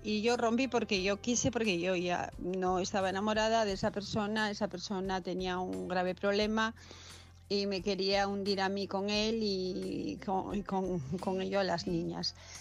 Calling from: Asturias, Spain; de Asturias

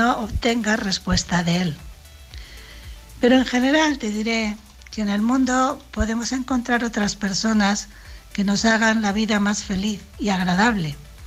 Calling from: Alicante, Valencian Community, Spain; Buenas noches … de Alicante.

